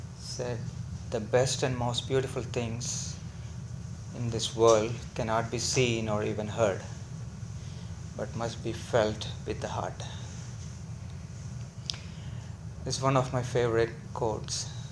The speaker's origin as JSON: {"language": "English", "country": "India", "tie": "born or raised there", "said": "So I grew up in India, and I was very fortunate to be living with my grandmother and grandfather, because both of them were very much steeped in yoga tradition, and my mother also."}